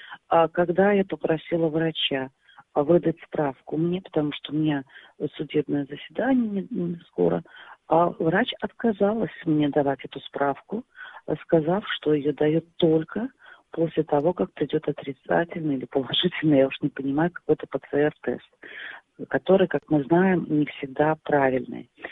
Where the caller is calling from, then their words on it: Simferopol, Crimea, Ukraine; Я звоню из Симферополя, я гражданка Украины